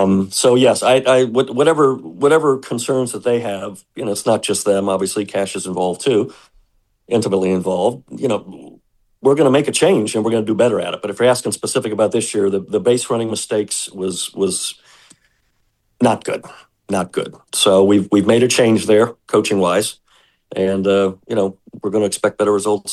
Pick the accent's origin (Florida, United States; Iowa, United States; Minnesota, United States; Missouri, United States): Florida, United States; Tampa; including my hometown here in Tampa